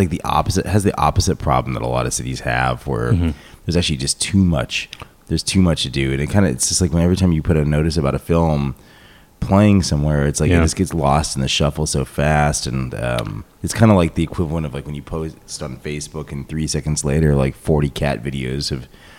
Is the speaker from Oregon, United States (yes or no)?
no; Dallas, Texas, United States; also born or lived in New York; Yeah, I was born here in New York, and then I moved at a very young age to Dallas.